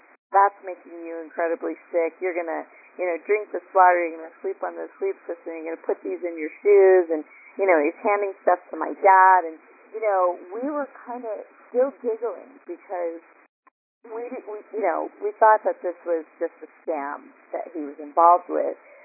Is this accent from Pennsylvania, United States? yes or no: no; Hawaii, United States; also born or lived in Boston; now in Utah, United States; No, I'm from Hawaii, and then my dad was in the military and I grew up all over, but I lived back east in the Boston area for 20 years.